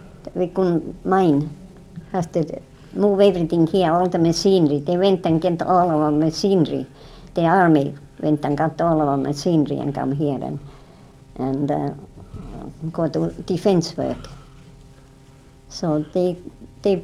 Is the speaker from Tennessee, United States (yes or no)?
no; Butte, Montana, United States; also born or lived in Iditarod; now in Fairbanks, United States; We come from Butte, you know, we come from 1913 it was when we come to Iditarod, and then we come from Iditarod when the Second World started, 41.